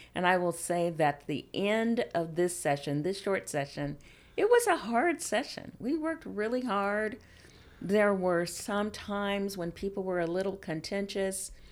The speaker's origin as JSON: {"language": "English", "town": "Seattle", "region": "Washington", "country": "United States", "tie": "born or raised there", "said": "if you would have looked at my life when I was a small child, I grew up in Rainier Vista Housing Project in Seattle."}